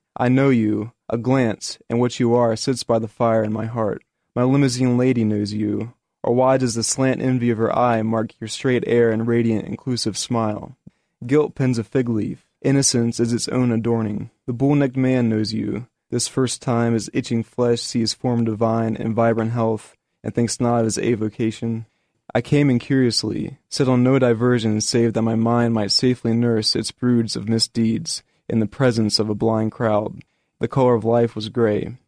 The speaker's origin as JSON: {"language": "English", "town": "Lynchburg", "region": "Virginia", "country": "United States", "tie": "born or raised there", "said": "she's from my hometown, Lynchburg, Virginia"}